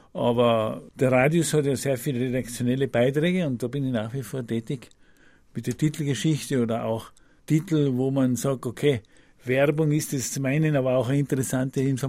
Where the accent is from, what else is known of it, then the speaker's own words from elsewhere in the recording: South Tyrol, Italy; accent: South Tyrolean; Am Anfang bei der freien Südtiroler Welle hat man meinen Dialekt hat man natürlich sofort herausgekannt.